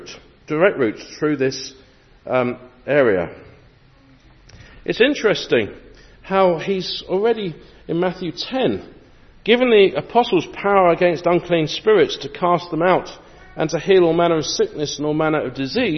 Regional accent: East of England, United Kingdom; I come from Bedfordshire, which has the town of Bedford. So you have Bedford, and my address is actually Bedford, even though I live in a village about 8 miles from Bedford.

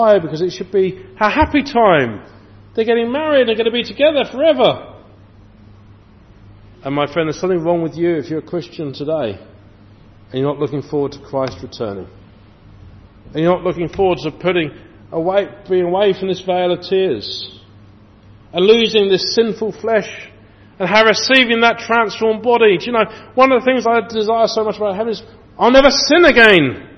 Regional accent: England, United Kingdom; And they don't wear proper trousers, as we English women would call them.

